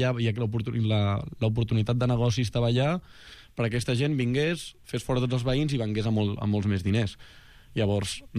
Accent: Barcelona, Catalonia, Spain; jo vinc de la Teixonera, nascut allà

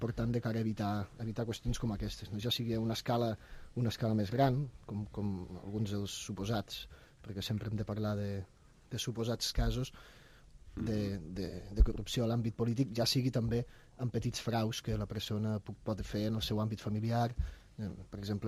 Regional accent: Castellciutat, Catalonia, Spain; i de Castellciutat, que és el meu poble, pròpiament

